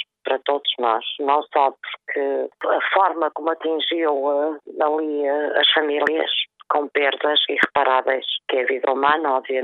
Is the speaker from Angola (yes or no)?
no; Lamego, Norte, Portugal; porque sou deputada e sou de Lamego